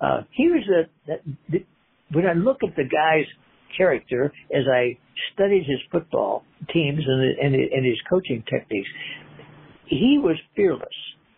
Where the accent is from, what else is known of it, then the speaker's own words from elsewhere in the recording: Kansas, United States; I got a chance to work at a small college in Kansas, my home state.